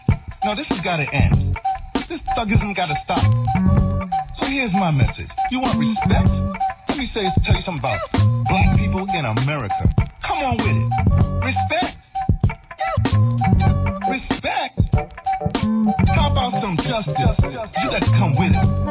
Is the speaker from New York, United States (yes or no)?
yes; Bronx, New York, United States; I grew up in the 60s. I came from age in the 60s. You can't pull no political jive on me. I'm original thug from the South Bronx.